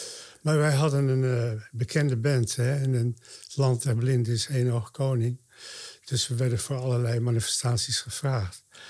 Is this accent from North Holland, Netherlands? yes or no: yes; Hoorn, North Holland, Netherlands; also born or lived in Zaandam; Ik ben geboren in Zaandam. Maar toen ik 3 jaar was, zijn mijn ouders naar Hoorn gegaan.